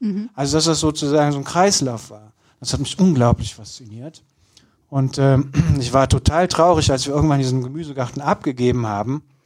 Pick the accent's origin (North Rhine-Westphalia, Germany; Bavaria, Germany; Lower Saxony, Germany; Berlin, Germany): North Rhine-Westphalia, Germany; Kürten; weil bei uns auf dem Land, ich komme ja aus Kürten, da wuchs die Brennnessel in allen Formen und Größen